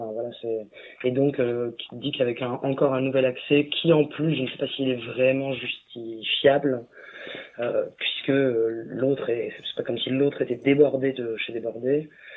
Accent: Blois, Centre-Val de Loire, France; Je suis né à Blois et j'ai grandi là-bas. Quand j'étais, je n'ai que 35 ans

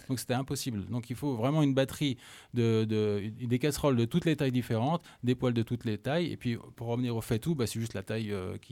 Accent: Brittany, France; Moi, je suis breton, hein, donc je fais des galettes.

